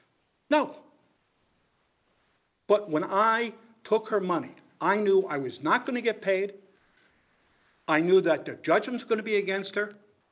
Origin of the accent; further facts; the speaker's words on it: New Jersey, United States; Well, Mr. Judge, I can't comply with your rules because they're different than New Jersey, my home state.